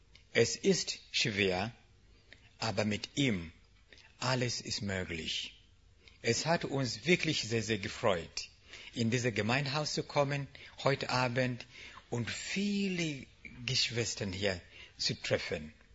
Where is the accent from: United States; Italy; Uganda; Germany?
Uganda; German is a second language; Ich komme aus Uganda.